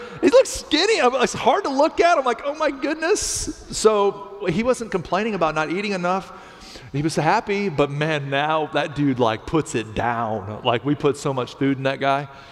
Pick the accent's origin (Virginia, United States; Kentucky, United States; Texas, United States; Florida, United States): Florida, United States; Miami; I came from Miami, and guys, I was that dude from Miami with the big flowery shirts and the pink pants and the tipped hair and stuff.